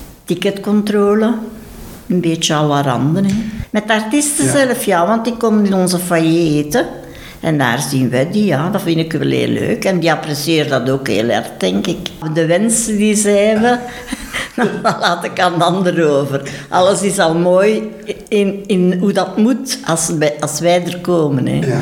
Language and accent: Dutch; Beersel, Flanders, Belgium; now in Ostend, Belgium; Ik kom van Beersel, tegen Halle.